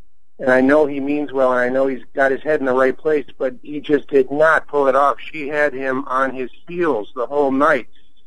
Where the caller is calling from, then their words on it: Buffalo, New York, United States; I'm calling from Buffalo, New York.